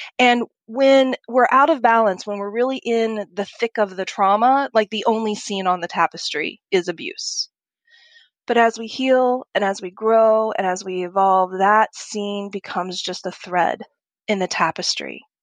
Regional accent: Oklahoma, United States; also born or lived in Chicago; And then I grew up in Oklahoma, and then I went to school at the University of Chicago.

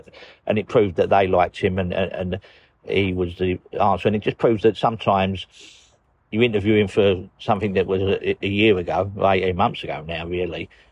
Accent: Newham, London, United Kingdom; I was brought up in West Ham in Newham.

